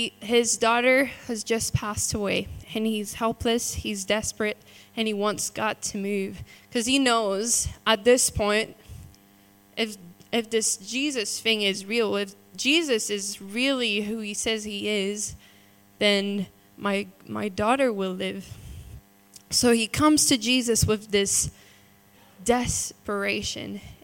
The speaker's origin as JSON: {"language": "English", "country": "Switzerland", "said": "I'm from Switzerland, if you didn't know."}